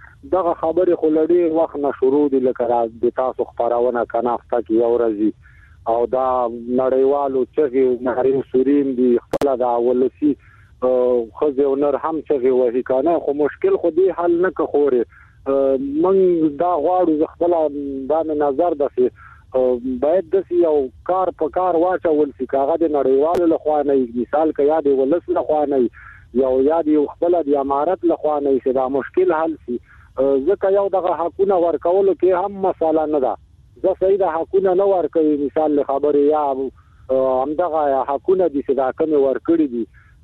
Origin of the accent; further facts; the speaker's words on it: Afghanistan; زه افغان مهاجر يم کډلی زدران يم